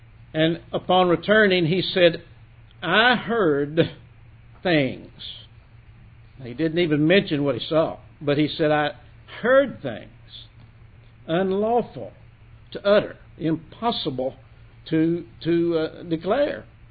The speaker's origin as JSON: {"language": "English", "region": "Kentucky", "country": "United States", "tie": "born or raised there", "moved": "as an adult", "lives_now": "Virginia, United States", "said": "From a boy who was born and raised in Kentucky, which at the time I thought was the only state on earth. And now, having lived in the gorgeous state of Virginia for 22 years"}